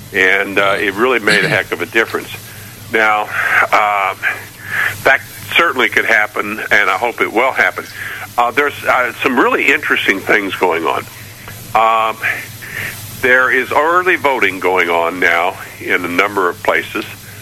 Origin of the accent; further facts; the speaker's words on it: Indiana, United States; Mike Pence, who's governor of my home state, he has thousands at his rallies